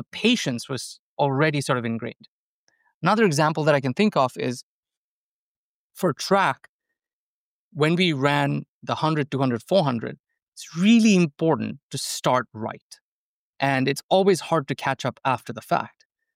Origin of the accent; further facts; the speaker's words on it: India; I grew up in India, as every boy in India wants to pursue that cricket life.